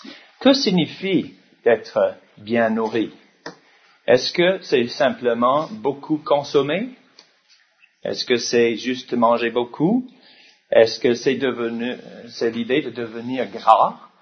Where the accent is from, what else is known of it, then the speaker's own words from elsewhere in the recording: United States; parce que je suis américain.